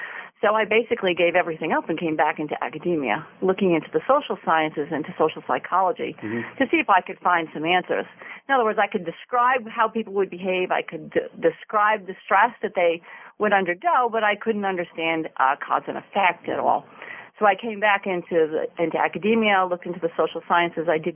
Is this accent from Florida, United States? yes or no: no; Long Island, New York, United States; I grew up on Long Island